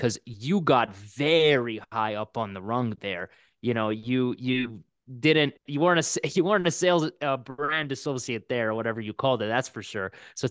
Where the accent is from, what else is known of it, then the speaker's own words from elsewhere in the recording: Canada; We're Canadian. We don't French.